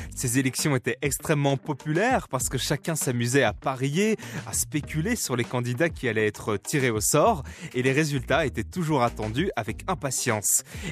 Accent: Belgium; Chez nous, en Belgique, il faudra attendre 1934 pour que naisse la première loterie

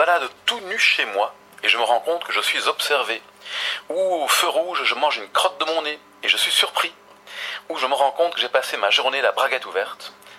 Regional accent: Belgium; accent: Belgian; Moi avec mon accent belge à Paris, je peux en avoir honte.

